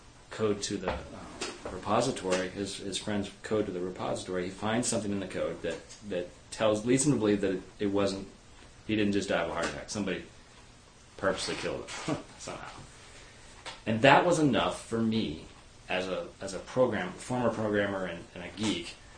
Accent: Boise, Idaho, United States; this is set in my hometown, Boise, Idaho.

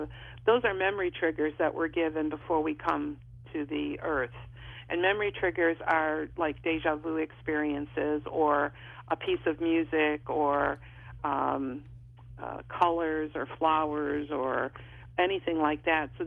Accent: Chicago, Illinois, United States; I grew up in Chicago, and I thought, where the heck am I? Who are you people? I knew that wasn't home.

